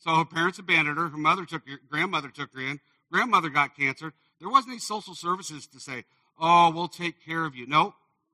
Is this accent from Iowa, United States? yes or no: yes; Iowa, United States; Well, by God's grace, I'm being from Iowa.